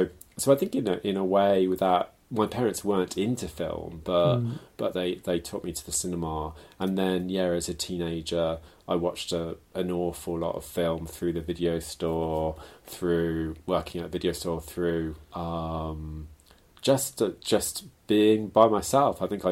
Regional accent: Leamington Spa, West Midlands, United Kingdom; also born or lived in Birmingham / Bristol; So I grew up in Leamington Spa initially, which is in Warwickshire, and then my parents, when I was probably about 11, they moved to a comprehensive on the edge of Birmingham. So and then I lived in Bristol

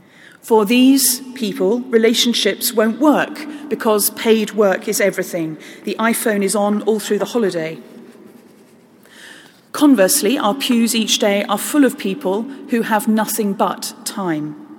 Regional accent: London, United Kingdom; as a parish priest, as a Londoner

